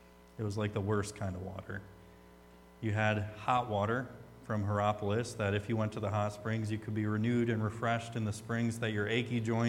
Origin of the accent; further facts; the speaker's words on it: Michigan, United States; because I'm from Michigan, was in Michigan when this happened